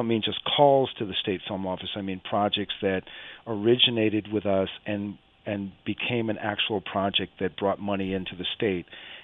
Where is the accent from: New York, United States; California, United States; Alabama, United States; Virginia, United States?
New York, United States; New York City; born there; I was born in New York City, and I have never felt more welcome.